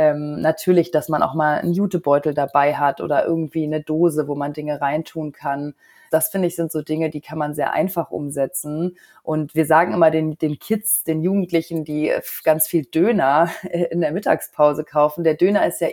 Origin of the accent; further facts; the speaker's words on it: Hamburg, Germany; für mich als Hamburgerin